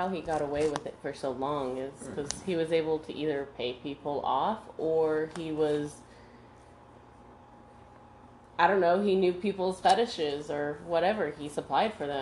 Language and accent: English; New Mexico, United States; We're from New Mexico.